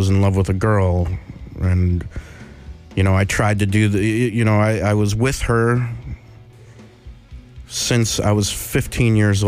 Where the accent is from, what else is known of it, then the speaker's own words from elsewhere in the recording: Hawaii, United States; born there; also born or lived in Washington / South Carolina; and I was born in Hawaii, and we lived in Washington State and South Carolina and probably a few other places that I don't even remember.